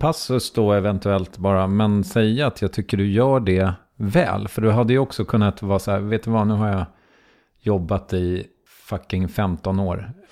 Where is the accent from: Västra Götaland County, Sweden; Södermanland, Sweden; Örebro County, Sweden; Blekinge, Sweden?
Södermanland, Sweden; Strängnäs; Nej, jag kommer från Strängnäs, din jävla idiot.